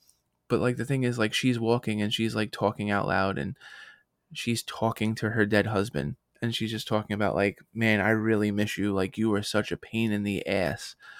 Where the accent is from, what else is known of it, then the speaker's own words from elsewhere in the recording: Brooklyn, New York, United States; I'm from Brooklyn, so it's just like, I don't see people's color, ethnicity, sexual preference.